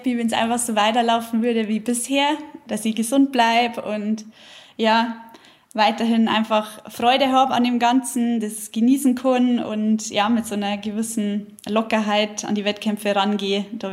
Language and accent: German; Germany; Ich glaube, als Deutsche, das ist immer was Besonderes und ja, ich genieße es.